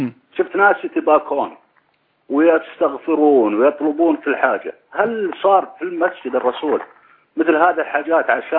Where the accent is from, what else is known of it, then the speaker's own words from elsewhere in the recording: Egypt; أنا واحد من مصر وعشت في مصر وصليت في المسجد الحسين.